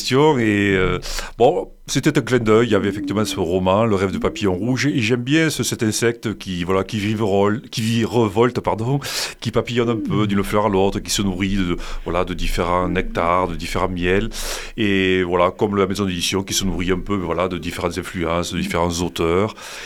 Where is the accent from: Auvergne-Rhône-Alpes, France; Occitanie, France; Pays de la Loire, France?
Occitanie, France; La Brossière; also born or lived in Montpellier; j'ai grandi à La Brossière, un petit village près d'Agnan, Gignac.